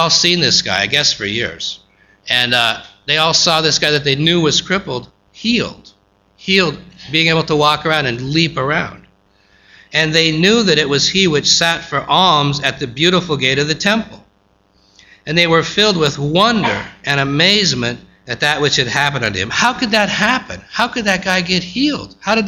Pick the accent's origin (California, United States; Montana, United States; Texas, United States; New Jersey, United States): Montana, United States; Where I come from Montana, and they don't say anything when you talk to them.